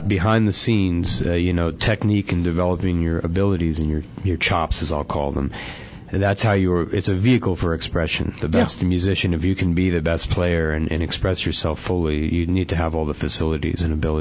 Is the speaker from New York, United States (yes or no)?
yes; New York, United States; …, in Queens, New York. I grew up in New York.